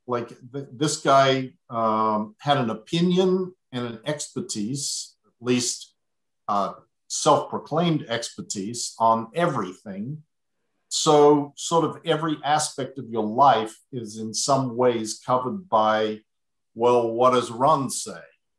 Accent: Adelaide, South Australia, Australia; Our next door neighbor, as a matter of fact, went from my hometown of Adelaide to Melbourne to see Hubbard do these lectures

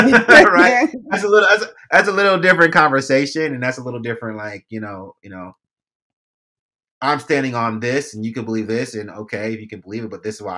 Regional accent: California, United States; I grew up in Cali.

